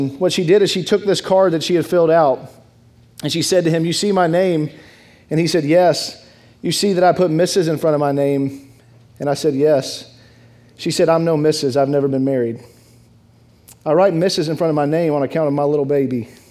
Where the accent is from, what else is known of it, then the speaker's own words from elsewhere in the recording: Dallas, Texas, United States; So I grew up in Dallas, Texas, a big Dallas Cowboy fan